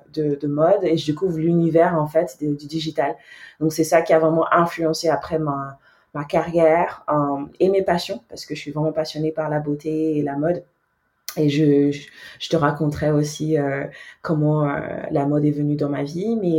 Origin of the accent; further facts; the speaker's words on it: Nigeria; French is a second language; now in France; c'est le fait que je viens du Nigeria, je parlais pas français quand je suis arrivée en France, mais je me suis créée une voix ici.